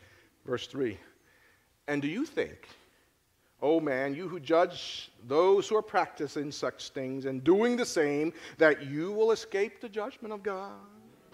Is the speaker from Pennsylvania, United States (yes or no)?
yes; Philadelphia, Pennsylvania, United States; You know, I always felt connection with … because he's from Philly, just like I am from Philly.